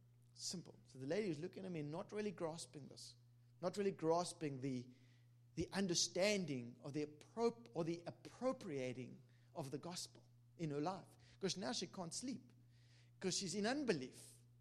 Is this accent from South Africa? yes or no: yes; South Africa; I was in a hotel in South Africa. I was flown down to be on TBN in my hometown.